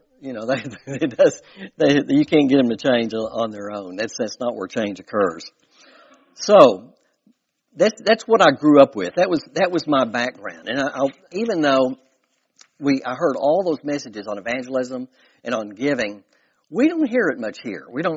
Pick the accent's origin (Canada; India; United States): United States; Fort Smith, Arkansas; And I grew up in Fort Smith, First Baptist Church for the first probably 14 or 15 years of my life.